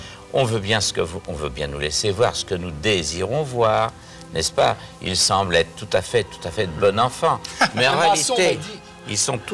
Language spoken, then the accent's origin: French; France; moi, lorsque je suis français, lorsque je viens au Québec, j'ai l'impression d'être en France.